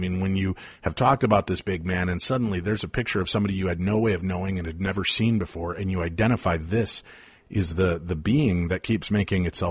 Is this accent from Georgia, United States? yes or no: yes; Atlanta, Georgia, United States; Growing up in Atlanta, Georgia, I mean, there's certainly a lot of history in that area.